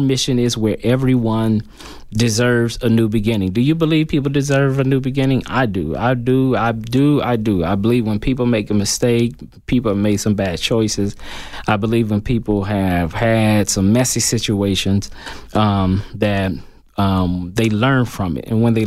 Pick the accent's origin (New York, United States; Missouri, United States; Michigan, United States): Michigan, United States; Where I'm from, I'm born and raised in Michigan, so we didn't call them county attorneys.